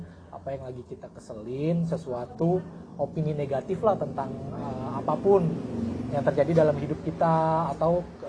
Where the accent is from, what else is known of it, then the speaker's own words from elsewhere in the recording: Jakarta, Indonesia; ane ini orang Betawi, ya udah ane angkat aja keresahan orang Betawi pakai bahasa Betawi gitu